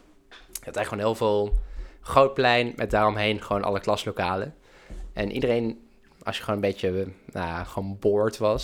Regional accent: North Brabant, Netherlands; accent: Brabantian; first language Brabantian; Dutch is a second language; Nou, Brabant is mijn eerste taal.

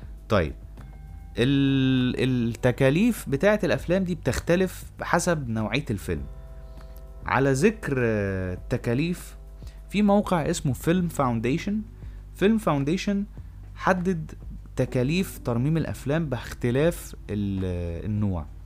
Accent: Egypt; طيب ليه بقى الترميمات دي احنا مثلا كمصريين ما نهتمش بيها؟

